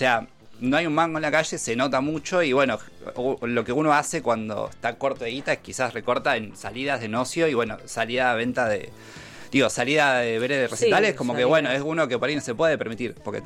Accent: Claypole, Buenos Aires Province, Argentina; moved away as an adult; ahora vivo acá. Soy de Claypole, conurbano. Beso a Claypole, Almirante Brown. Pero bueno, ya estoy acá desde 2010.

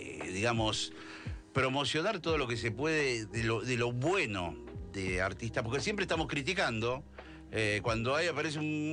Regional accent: Monte Grande, Buenos Aires Province, Argentina; Soy de Montegrande, del Conurba.

